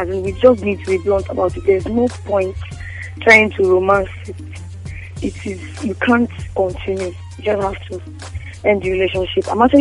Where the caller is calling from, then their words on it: Sweden; Hey, Vivian, I'm calling from Sweden.